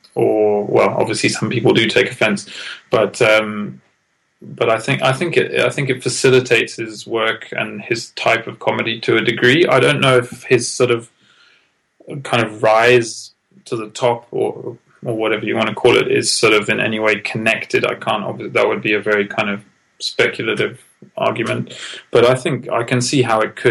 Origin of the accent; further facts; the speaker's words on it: England, United Kingdom; accent: English; it doesn't have the same connotation as if he makes fun of my English accent because of the different power dynamics.